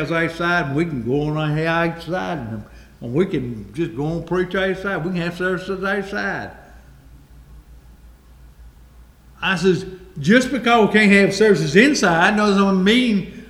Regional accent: United States; born there; I'm thankful that I was born here in the United States of America.

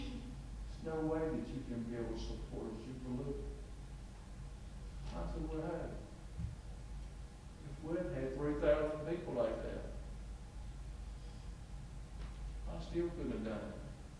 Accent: Danville, Virginia, United States; And they asked me, says, where are you from? I said, Danville, Virginia.

